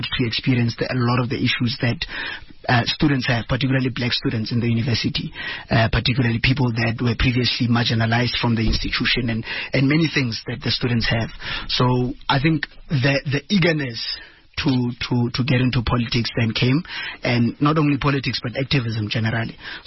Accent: Morokweng, North West, South Africa; now in Johannesburg, South Africa; I'm from Motswana, so I'm from a deep rural area in the northwest province called Morokweng. I came to Wits in 2016.

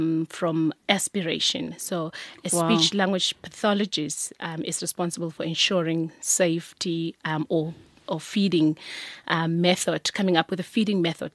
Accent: Pretoria, Gauteng, South Africa; Yes, I grew up in Pretoria. Look, my childhood was nothing out of the ordinary, but we were protected

